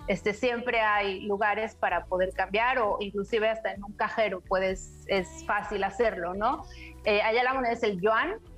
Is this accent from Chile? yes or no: no; Mexico; como mexicano, hasta donde yo me quedé